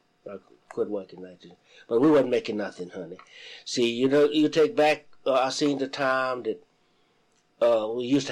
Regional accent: Port Lavaca, Texas, United States; born there; now in Kingsville, United States; I was born in Port Lavaca.

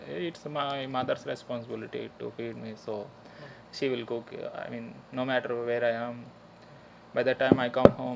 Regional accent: India; and I am from India.

